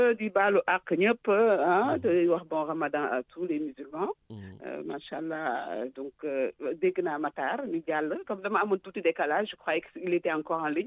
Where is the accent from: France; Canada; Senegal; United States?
Senegal; moved away as an adult; Moi, j'ai quitté le Sénégal dans les années 90. Donc, moi, j'ai vu l'évolution du Sénégal, parce que je suis souvent au Sénégal.